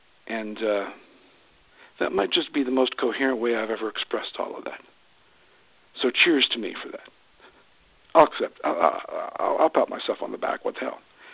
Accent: Columbus, Ohio, United States; I'm from Columbus, Ohio. It's a very large city in the Midwest, with a very bad hockey team.

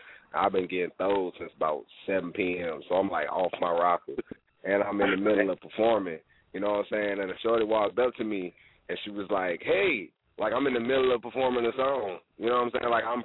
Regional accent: North Carolina, United States; I'm from the West Side of North, from Reeville, North Carolina

